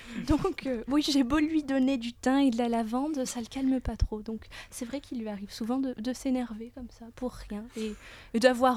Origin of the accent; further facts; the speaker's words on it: Paris, Île-de-France, France; now in Lyon, France; Alors, je viens de Paris. Je suis descendue à Lyon voir une copine il y a de ça 6 mois